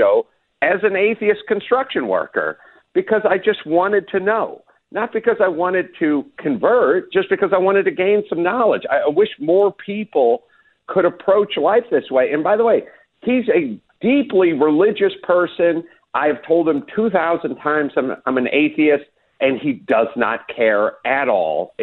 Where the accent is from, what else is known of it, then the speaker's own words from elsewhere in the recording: North Hollywood, California, United States; I'm an atheist from the San Fernando Valley. He grew up on the East Coast. He went to great schools. He traveled. I never left North Hollywood.